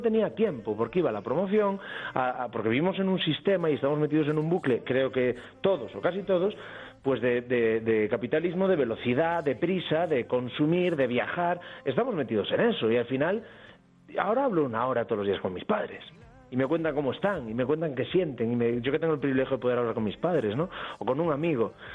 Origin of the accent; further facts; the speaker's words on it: Galicia, Spain; now in Madrid, Spain; Soy un gallego madrileño ya, yo creo.